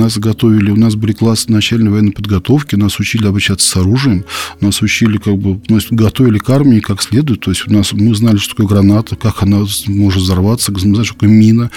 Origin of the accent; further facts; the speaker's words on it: Kurovo, Tver Oblast, Russia; вырос я и родился в Тверской деревне. Это деревня Курово, Андреапольский район. От Твери это порядка где-то без малого 300 километров.